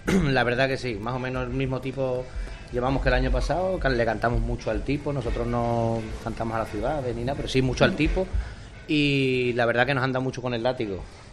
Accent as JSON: {"language": "Spanish", "town": "Mérida", "region": "Extremadura", "country": "Spain", "said": "Yo que soy de Mérida"}